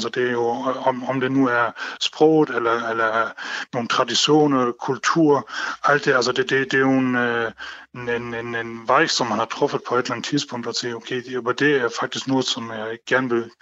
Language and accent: Danish; Region of Southern Denmark, Denmark; also born or lived in Germany; Jamen, jeg er født i Tyskland, men opvokset i det tyske mindretal her i Sønderjylland.